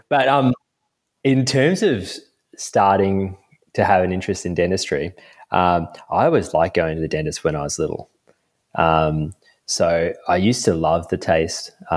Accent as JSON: {"language": "English", "town": "Brisbane", "region": "Queensland", "country": "Australia", "tie": "born or raised there", "said": "So I grew up in Sherwood in Brisbane, which is, again, I really liked it."}